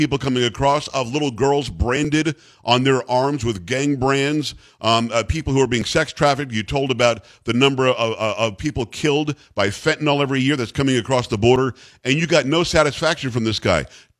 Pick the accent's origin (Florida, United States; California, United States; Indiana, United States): Florida, United States; You know that I grew up in South Florida. We know what asylum laws are. I was there for the Mariel boat lift.